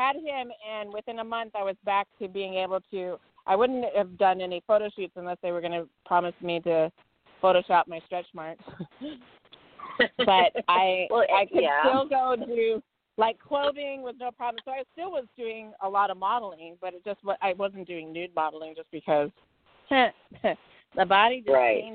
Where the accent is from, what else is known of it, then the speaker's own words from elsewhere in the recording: Hawaii, United States; I go, I'm from Hawaii.